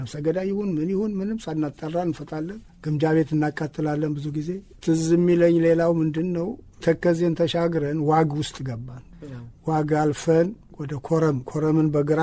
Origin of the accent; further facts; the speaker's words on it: Dessie, Amhara, Ethiopia; እኛ የወሎ ልጆች የደሴ ልጆች ነን